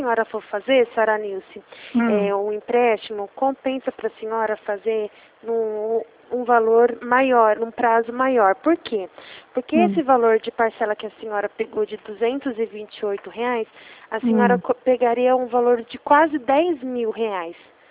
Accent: Ribeirão Preto, São Paulo, Brazil; Não, eu sou da cidade de Ribeirão Preto.

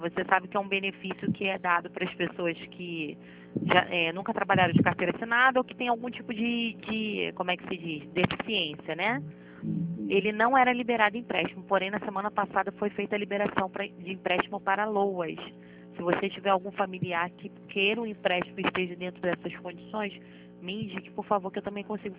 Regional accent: Queimados, Rio de Janeiro, Brazil; Ah, pertinho, sou de Queimados.

